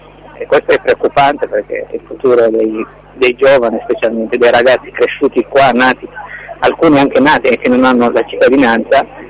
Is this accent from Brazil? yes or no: no; Eritrea; now in Italy; Dall'Eritrea.